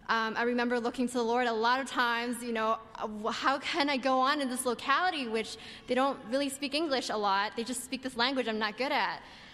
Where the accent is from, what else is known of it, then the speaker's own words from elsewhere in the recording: Vancouver, British Columbia, Canada; moved away as an adult; now in New York City, United States; I'm from Vancouver, and I was serving on the campus full time. But then I got married, and I moved to New York City to be with my husband